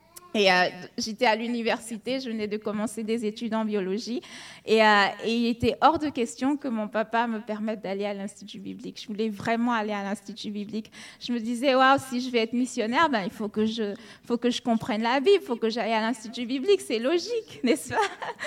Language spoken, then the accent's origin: French; Benin; Alors, j'ai 35 ans. J'ai 35 ans. Je suis née au Bénin, je suis béninoise. Et je suis née dans une famille qui n'est pas chrétienne, en fait.